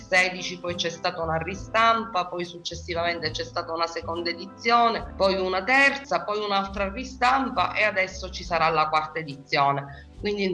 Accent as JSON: {"language": "Italian", "region": "Sicily", "country": "Italy", "said": "è ovvio che essendo siciliana, insieme ad altre toponomaste siciliane, ci occupiamo di toponomastica nell'isola."}